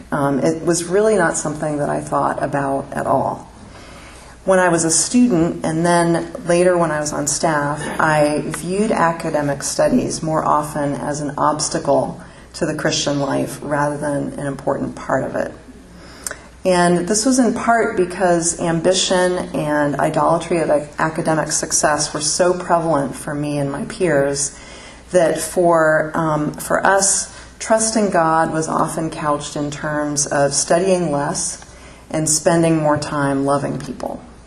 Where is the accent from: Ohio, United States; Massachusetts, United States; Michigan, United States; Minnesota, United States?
Ohio, United States; Columbus; So I grew up in Columbus, Ohio, and I've met a couple Buckeyes here, and so go Bucks.